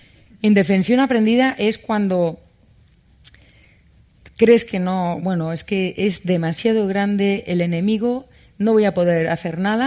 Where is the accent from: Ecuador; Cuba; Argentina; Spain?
Spain